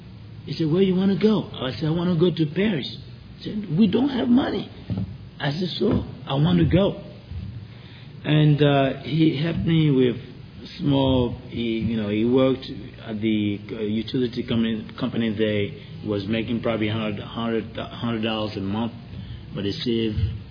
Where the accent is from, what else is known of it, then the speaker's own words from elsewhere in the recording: Tiedru, Côte d’Ivoire; English is a second language; I'm from Ivory Coast, as he said. I was born and raised in a tiny village of Cote d'Ivoire. It's called Tiedru.